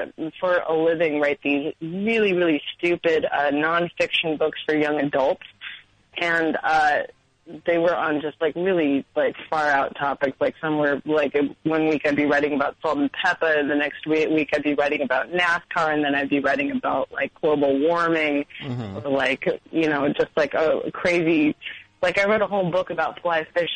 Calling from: Queens, New York, United States; Okay, really embarrassingly, I'm actually calling from Queens because I got priced out of Brooklyn already.

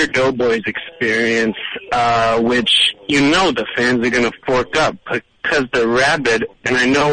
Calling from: Brooklyn, New York, United States; I'm calling from Brooklyn.

